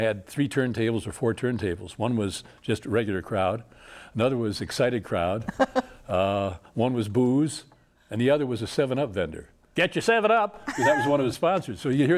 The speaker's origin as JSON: {"language": "English", "town": "South Lyon", "region": "Michigan", "country": "United States", "tie": "born or raised there", "said": "So I worked in a Dodge plant and then the Michigan's Seamless Tube Company in my hometown of South Lyons."}